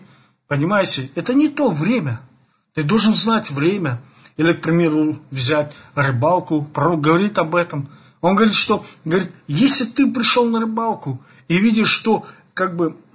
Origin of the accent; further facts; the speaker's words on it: Belarus; И это время сока, как говорится, и белорусы, мы так делали, я не знаю, как на Украине, как в Узбекистане, там, наверное, нету берез.